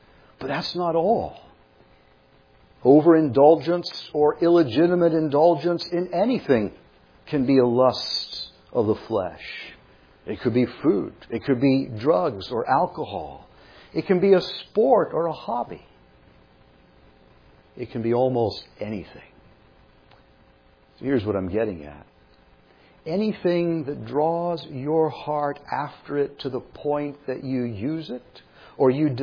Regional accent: California, United States; I'm from Southern California. You've already gotten that figured out. I grew up not far from Hollywood.

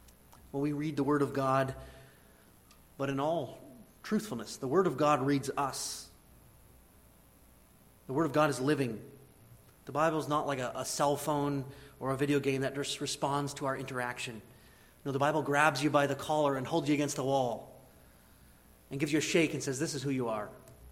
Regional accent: Canada; now in United States; I'm a Canadian playing basketball.

